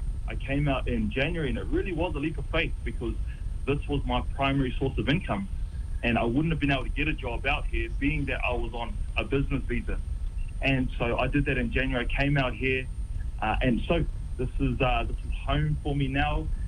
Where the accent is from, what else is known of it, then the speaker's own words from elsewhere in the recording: New Zealand; I come from New Zealand. I come from a community where there are a lot of Polynesians